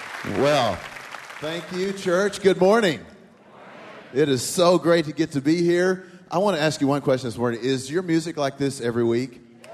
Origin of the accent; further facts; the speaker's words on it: Oklahoma, United States; Everyone say hi, …. And I'm from Oklahoma.